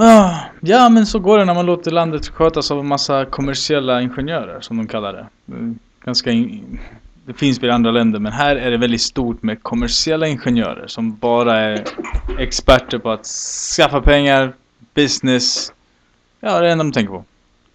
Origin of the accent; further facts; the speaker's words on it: Sweden; Ja, jag är ju själv svensk, jag förstår det 100%.